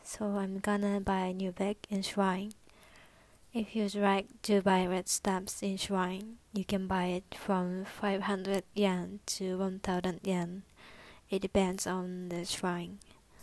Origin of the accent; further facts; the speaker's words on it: Kushiro, Hokkaido, Japan; English is a second language; I'm from Kushiro. Kushiro is in the east of Hokkaido. It is famous for beautiful sunset and great nature. I'm 4 years student.